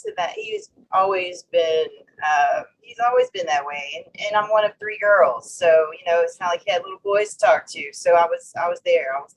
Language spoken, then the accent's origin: English; Louisiana, United States; now in St. Tammany Parish, United States; I'm from Terrebonne Parish with you guys, but I moved a little bit and I landed back in St. Tammany Parish.